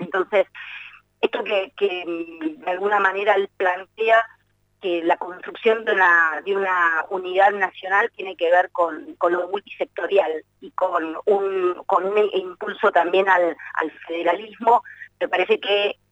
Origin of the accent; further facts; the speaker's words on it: Patagonia, Argentina; yo que soy patagónica, sabemos lo que se sufre desde las provincias